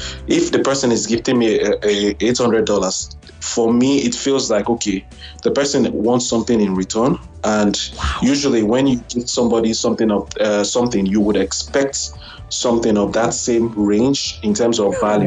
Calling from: Canada; I'm calling from Canada.

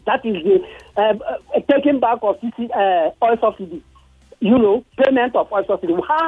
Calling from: Ikotun, Lagos, Nigeria; I'm calling from Abanoja in Ikotun.

